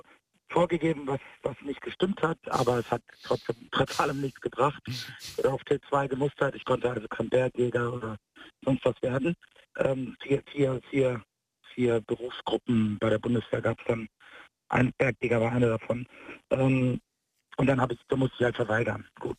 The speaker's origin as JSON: {"language": "German", "town": "Frankfurt", "region": "Hesse", "country": "Germany", "said": "also ich komme aus Frankfurt, Hessen"}